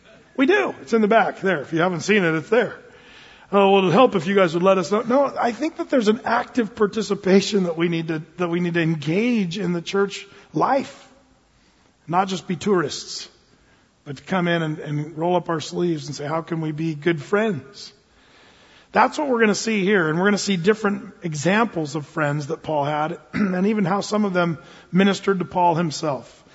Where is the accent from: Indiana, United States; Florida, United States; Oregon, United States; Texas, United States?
Oregon, United States; Applegate; I come from Applegate, Southern Oregon there